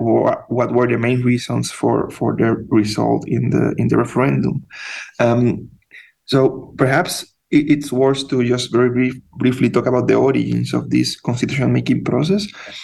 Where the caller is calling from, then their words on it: Santiago, Santiago Metropolitan Region, Chile; Yes, well, that's people in Chile, and right now I am talking from Santiago, they are still wondering precisely about that.